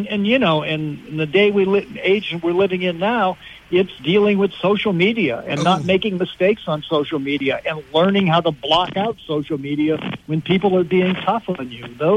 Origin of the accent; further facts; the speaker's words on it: Pennsylvania, United States; I grew up in Western Pennsylvania. I'm an Arnold Palmer guy.